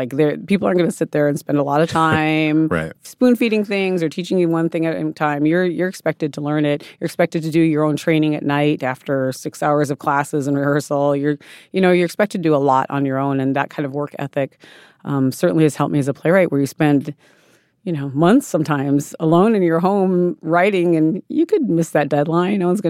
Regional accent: South Dakota, United States; I grew up in South Dakota, where my Lakota people are from. But I was adopted at a young age, an open adoption to a white family who had worked on the reservation for a long time, the reservation that I'm from.

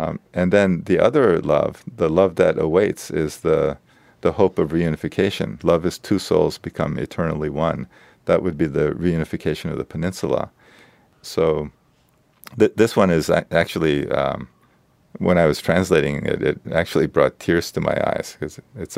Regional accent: South Korea; When I was growing up in South Korea, the manuscript paper that was used, they called it dongjongi

